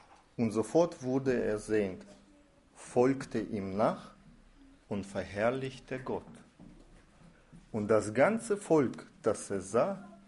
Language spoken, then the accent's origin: German; Russia; German is a second language; Bei uns in Russland sagt man, die Träume sind unser letzter Haken, noch am Leben zu bleiben.